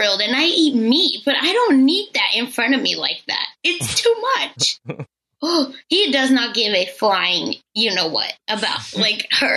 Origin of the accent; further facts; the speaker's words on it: India; now in Oklahoma, United States; this is when I moved from India to Oklahoma